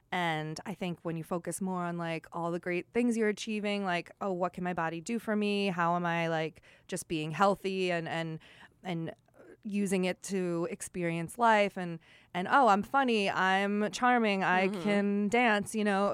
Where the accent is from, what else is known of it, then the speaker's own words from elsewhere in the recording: Long Island, New York, United States; when I was growing up on Long Island, all my friends were 5'1 and 5'2, and I wanted to be shorter so bad.